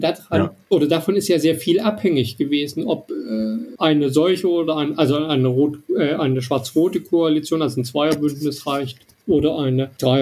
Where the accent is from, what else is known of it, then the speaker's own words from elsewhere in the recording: East Germany, Germany; born there; Ja, ich bin in Ostdeutschland, also ich bin nicht in Ostdeutschland geboren, ich bin in der DDR geboren und habe ja in Jena studiert.